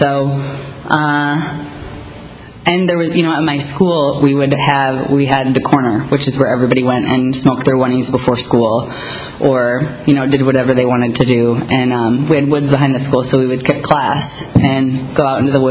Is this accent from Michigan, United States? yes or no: no; Minnesota, United States; I'm originally from Minnesota.